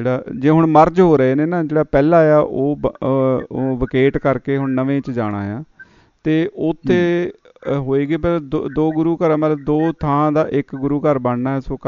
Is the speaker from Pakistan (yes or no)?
no; Bainsa, Punjab, India; ਮੇਰਾ ਪਿੰਡ ਵੀ ਬੈਂਸਾ ਹੈ ਜੀ ਹਾਂਜੀ ਬੈਂਸਾ ਵੀ ਬੰਗਿਆਂ ਰੋਡ 'ਤੇ ਆ ਅਤੇ ਲਾਗੇ ਹੀ ਆ